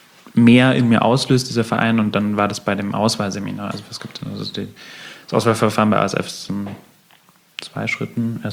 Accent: Munich, Bavaria, Germany; weil das so als Münchner irgendwie nicht so ganz auf der Landkarte bis dahin war.

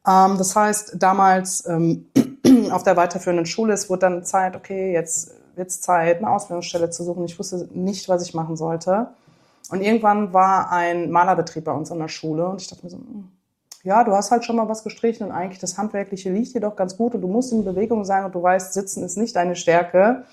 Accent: Düsseldorf, North Rhine-Westphalia, Germany; bin 35 Jahre alt, komme aus Düsseldorf

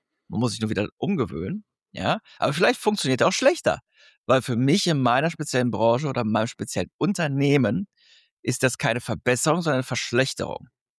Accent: Krefeld, North Rhine-Westphalia, Germany; Weil ich komme aus Krefeld, eigentlich ja gebürtig. Das ist das Loch von Deutschland. Also, ich bin so froh, dass ich da nicht mehr bin.

